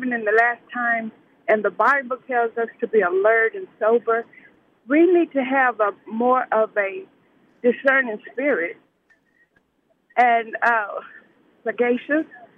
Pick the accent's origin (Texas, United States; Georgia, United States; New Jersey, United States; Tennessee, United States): Texas, United States; Lubbock; I'm from Lubbock, Texas.